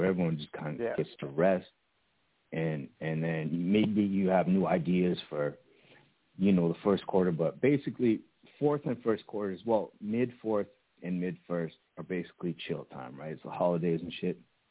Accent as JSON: {"language": "English", "country": "Canada", "said": "because I'm Canadian, too."}